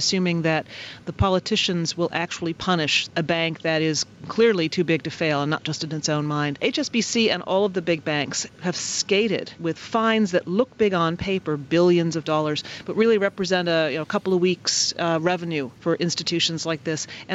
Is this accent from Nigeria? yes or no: no; United States; as we can see in my home country, the United States, has not gone well.